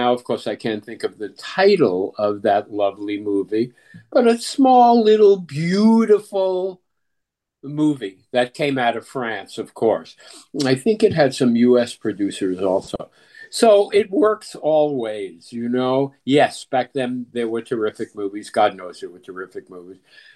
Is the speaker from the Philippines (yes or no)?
no; Brooklyn, New York, United States; I'm born and bred in Brooklyn, New York. Really, a long time ago.